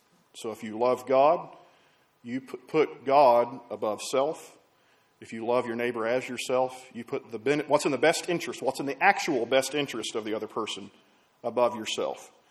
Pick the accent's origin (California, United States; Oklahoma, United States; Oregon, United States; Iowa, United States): Oklahoma, United States; born there; I was born in Oklahoma, right?